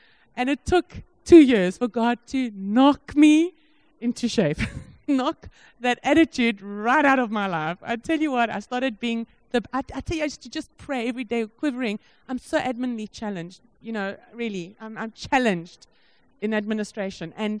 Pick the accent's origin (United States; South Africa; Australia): South Africa; Johannesburg, Gauteng; I'm from Joburg, you know.